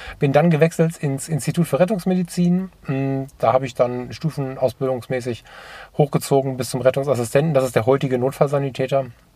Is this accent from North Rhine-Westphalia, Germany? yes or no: yes; Düsseldorf, North Rhine-Westphalia, Germany; born there; Geboren in Düsseldorf-Kaiserswerth